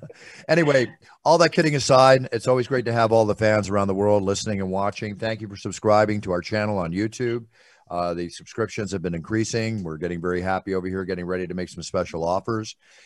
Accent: Malibu, California, United States; I in my early days growing up in Malibu and up until probably into my 40s and even my 50s, I was surfing multiple times a week

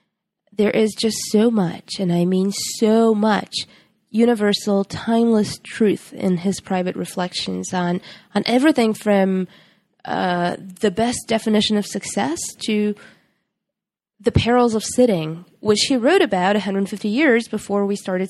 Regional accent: Sofia, Sofia City, Bulgaria; which is very near my hometown of Sofia, Bulgaria.

